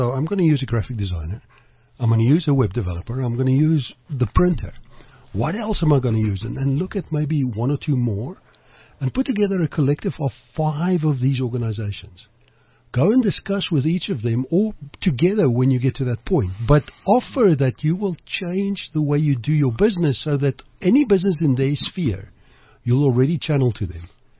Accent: United States; I grew up in business in America

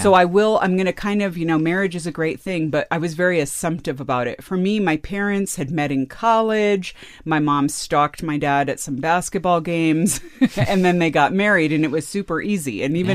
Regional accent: California, United States; And I grew up in California, which a lot of people think of as, oh, you know, just everyone's crazy.

